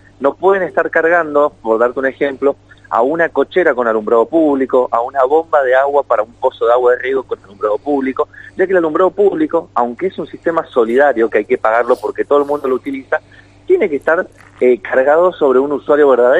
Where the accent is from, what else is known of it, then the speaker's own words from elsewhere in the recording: Godoy Cruz, Mendoza, Argentina; yo también soy de Godoy Cruz